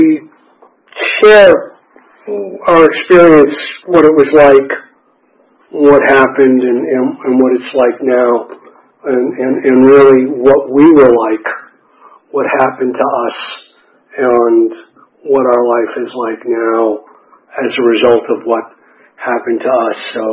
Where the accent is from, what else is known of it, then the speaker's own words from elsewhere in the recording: Madison, Wisconsin, United States; born there; I was born in Madison, Wisconsin.